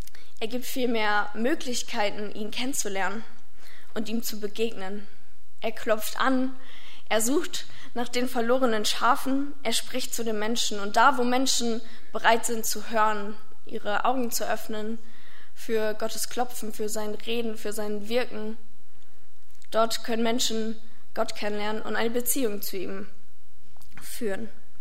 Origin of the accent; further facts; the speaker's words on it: Emden, Lower Saxony, Germany; now in Oldenburg, Germany; Ich komme aber ursprünglich aus Emden. Also ich bin im wunderschönen Ostfriesland geboren und liebe deswegen auch manchmal sehr das graue Wetter